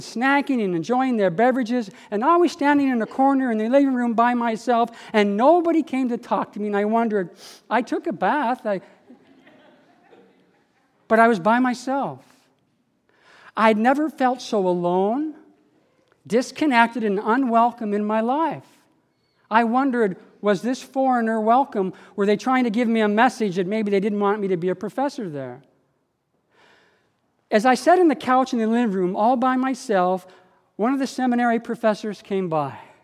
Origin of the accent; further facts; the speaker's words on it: United States; now in Canada; Not from Iran, I was from the States. Not from Ukraine, I came from the USA, but I was a foreigner.